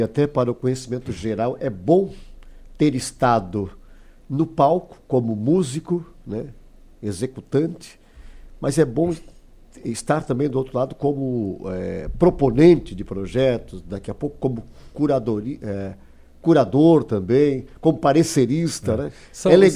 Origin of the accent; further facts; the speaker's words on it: Brazil; acho que nós, como brasileiros, podemos ser um pouco mais bairristas também e valorizar